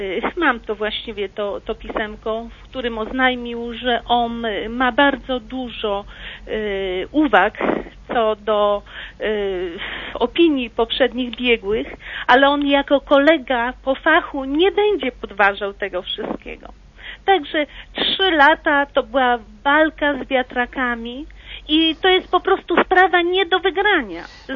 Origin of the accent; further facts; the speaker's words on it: Poland; Jestem z południa Polski